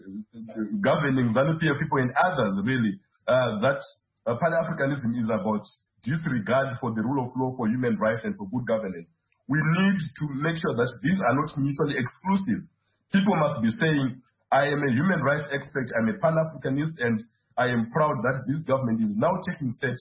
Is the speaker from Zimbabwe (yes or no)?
yes; Zimbabwe; But when you get into a taxi and you say at the airport, I am coming from Zimbabwe, and then the driver immediately says, corruption, human rights abuses, your people are dying of hunger